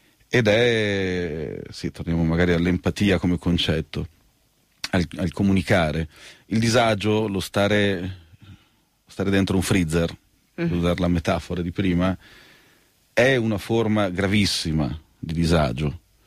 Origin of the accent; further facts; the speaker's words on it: Padua, Veneto, Italy; now in Milan, Italy; Io vivo a Milano, ma sono di Padova.